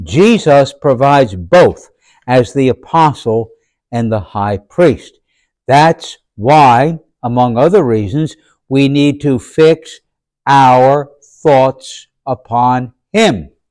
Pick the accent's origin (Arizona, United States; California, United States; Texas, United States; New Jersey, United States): New Jersey, United States; Those of us born and raised in Jersey, we love talking about the fact that we're Jersey guys.